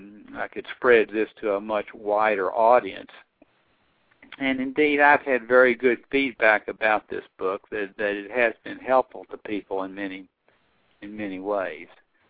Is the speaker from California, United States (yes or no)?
no; Virginia, United States; I grew up in the Baptist Church here in Virginia